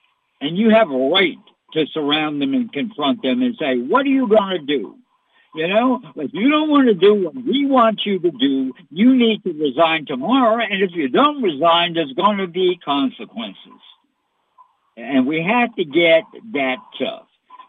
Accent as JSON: {"language": "English", "country": "United States", "said": "I'm an American."}